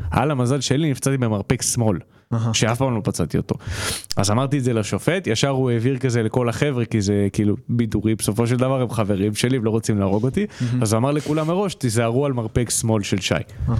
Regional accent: Tel Aviv, Tel Aviv District, Israel; היום ספציפית באתי מראשון לציון, אני מתל אביב.

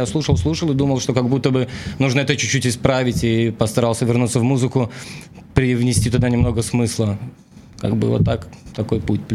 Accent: Vitebsk, Vitebsk Region, Belarus; я родом из Витебска, Беларусь, север

